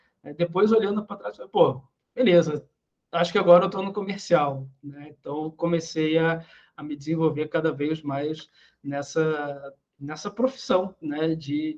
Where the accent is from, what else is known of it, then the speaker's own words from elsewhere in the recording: Rio de Janeiro, Brazil; born there; also born or lived in Brasília / Cristalina / Vila Velha / Rio Grande do Sul; eu nasci no Rio, né, no estado do Rio de Janeiro. Aí morei no Centro-Oeste, em Brasília, em Cristalina. Depois a gente foi para o Espírito Santo, em Vila Velha.